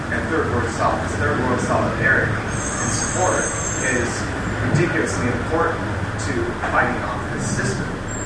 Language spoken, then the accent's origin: English; Portland, United States; I'm from Portland.